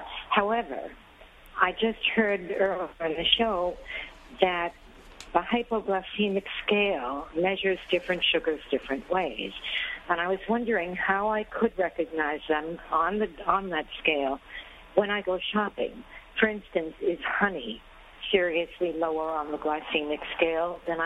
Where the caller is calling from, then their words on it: New York, United States; I'm calling from the Bronx.